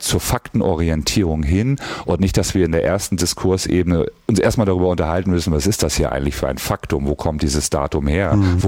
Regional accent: Mecklenburg-Vorpommern, Germany; Philipp Amthor aus Mecklenburg-Vorpommern, also auch aus meinem Heimatbundesland

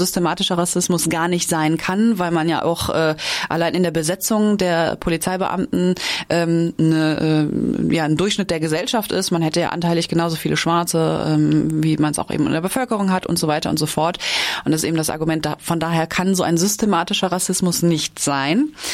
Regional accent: Rhineland, Germany; Also ich bin im Rheinland aufgewachsen

